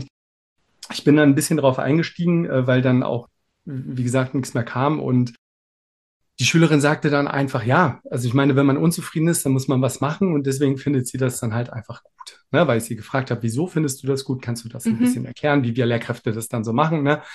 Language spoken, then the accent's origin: German; Wolfsburg, Lower Saxony, Germany; also born or lived in Leipzig; now in Göttingen, Germany; Und bin dann nach 3-4 Jahren aus Leipzig weggezogen, nach Niedersachsen zurück Richtung meine Heimatstadt Wolfsburg. Die ist es aber nicht ganz geworden. Wir sind nach Göttingen gezogen, im südlichsten Zipfel quasi Niedersachsens fast, wohnen wir jetzt.